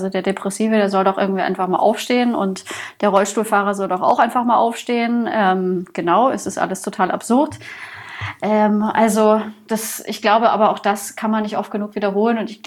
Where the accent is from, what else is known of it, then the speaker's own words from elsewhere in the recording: Bavaria, Germany; ich komme hier aus Bayern